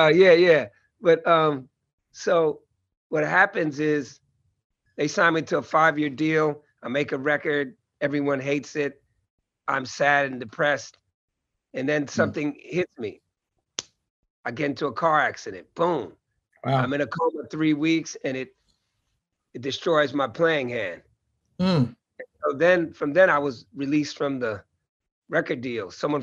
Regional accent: Oakland, California, United States; for me, being a grown-ass Black man growing up in Oakland

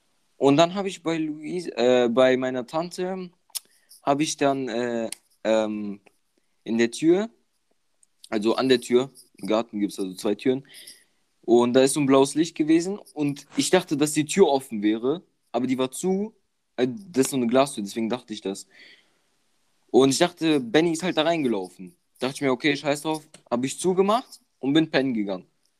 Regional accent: Bonn, North Rhine-Westphalia, Germany; born there; Also ich komme gebürtig aus Bonn.

